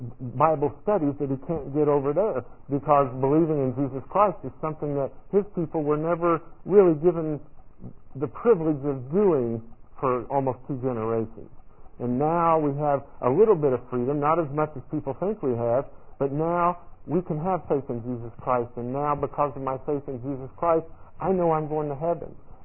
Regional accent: United States; I'm white, first, and secondly because I'm American.

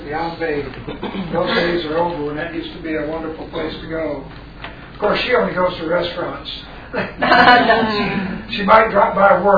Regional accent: Texas, United States; I'm from Texas, and I said, we pack going to church, we pack going to work, we pack social, we just pack.

